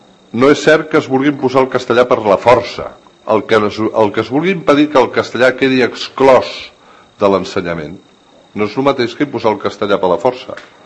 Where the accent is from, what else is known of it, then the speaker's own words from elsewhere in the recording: Catalonia, Spain; a mi, com a català